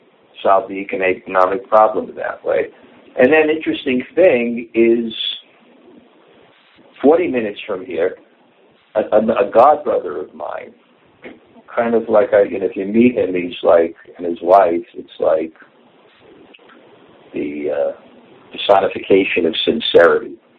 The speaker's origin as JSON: {"language": "English", "country": "United States", "tie": "born or raised there", "said": "I know when I grew up in America, and then we had one TV with like a 10-inch screen."}